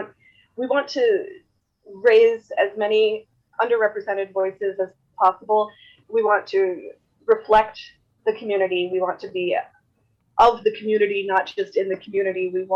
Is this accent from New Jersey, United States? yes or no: yes; New Jersey, United States; now in Iowa City, United States; because I'm not from Iowa myself originally. I'm from New Jersey, so even coming into Iowa City was sort of a learning experience.